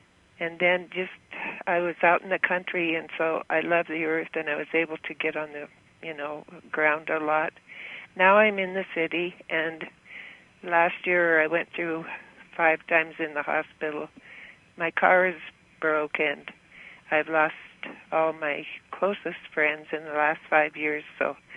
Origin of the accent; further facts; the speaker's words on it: Montana, United States; I'm from Montana.